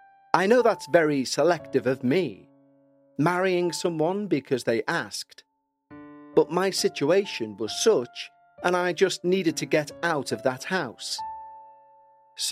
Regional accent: London, United Kingdom; I'm a woman now in my late 40s, and I was born and raised in London in the UK. But my parents migrated from southern India.

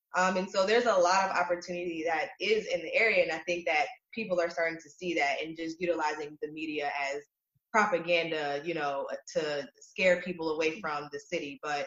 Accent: Delaware, United States; I'm originally from Delaware. So most people in Delaware, they go up to Philly.

